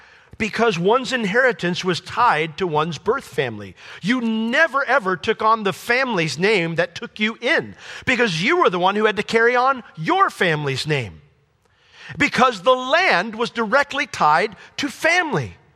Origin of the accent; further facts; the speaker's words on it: Poughkeepsie, New York, United States; born there; when I was born in Poughkeepsie, New York Hospital, many, many years ago